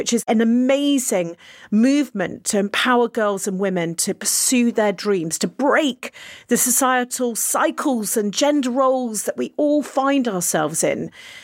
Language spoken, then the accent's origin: English; Netherlands; I was brought up partly in Holland, actually